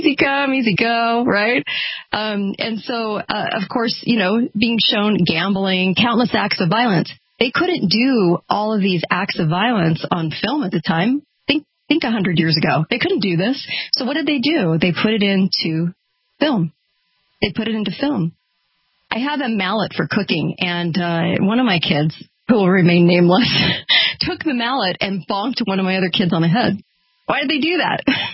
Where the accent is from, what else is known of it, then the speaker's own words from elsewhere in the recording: California, United States; I grew up near Disneyland. Everything I did was at Disneyland.